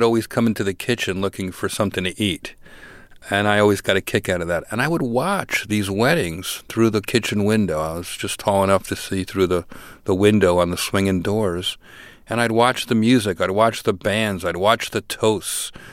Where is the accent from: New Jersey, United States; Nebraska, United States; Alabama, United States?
New Jersey, United States; Newark; I grew up in New Jersey, in Newark, New Jersey, and I was kind of a scrawny kid, and my dad owned a catering hall.